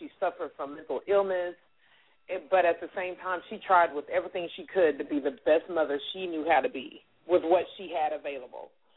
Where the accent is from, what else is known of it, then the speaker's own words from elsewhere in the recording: Wichita, Kansas, United States; I definitely not only wanted people to imagine what my life was like growing up in Wichita, Kansas